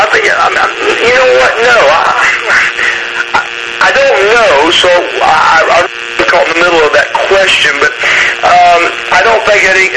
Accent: Atlanta, Georgia, United States; they fired me in my hometown in Atlanta.

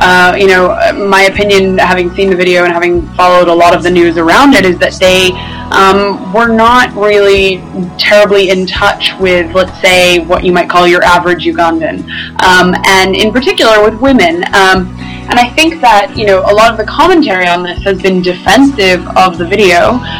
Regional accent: United States; No, I'm not. I'm American.

